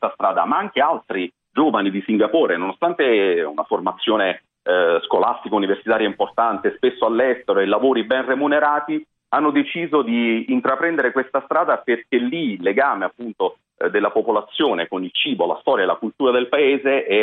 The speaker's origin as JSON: {"language": "Italian", "town": "Naples", "region": "Campania", "country": "Italy", "tie": "born or raised there", "lives_now": "Rome, Italy", "said": "io sono da tanti anni a Roma, ma sono nato e cresciuto a Napoli"}